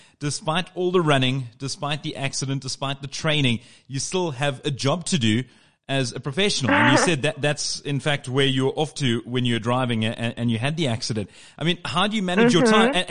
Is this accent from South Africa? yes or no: yes; South Africa; As a South African, obviously I want to root for the locals